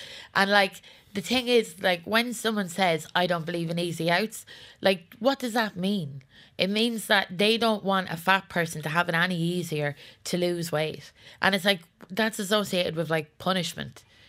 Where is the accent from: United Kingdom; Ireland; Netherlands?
Ireland; Leinster; I grew up in the Celtic Tiger. I grew up with, like, poor Glenda Gilson shivering in a bikini at the top of Grafton Street.